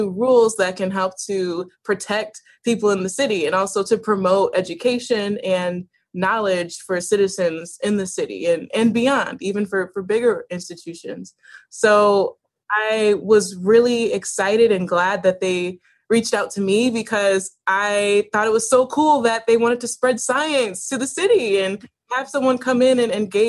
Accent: Buffalo, New York, United States; also born or lived in various places in childhood; So I was born in Buffalo, and I didn't stay in Buffalo for much of my childhood. I moved around a lot. I actually went to about 10 different schools when I was a kid. So I came back to Buffalo in time for high school

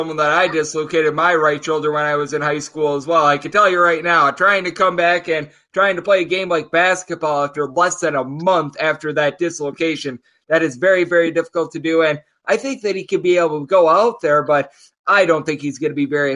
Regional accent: Wisconsin, United States; And I do have to ask you about my home state team in Wisconsin

